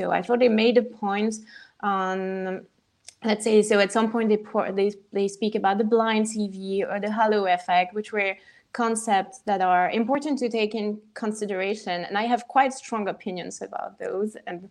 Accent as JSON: {"language": "English", "country": "Switzerland", "said": "So I'm actually from Switzerland, hence the weird French name."}